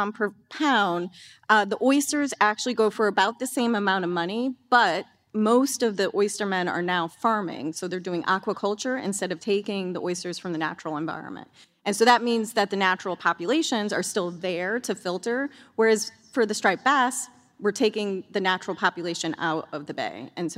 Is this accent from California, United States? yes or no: no; Connecticut, United States; So I haven't lived here my whole life, but I grew up in Connecticut.